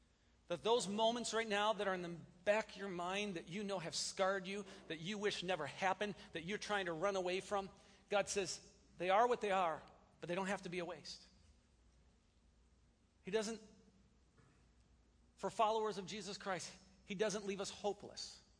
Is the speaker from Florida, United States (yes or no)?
no; Wisconsin, United States; But because I'm from Wisconsin, I felt like we might have been separated at birth.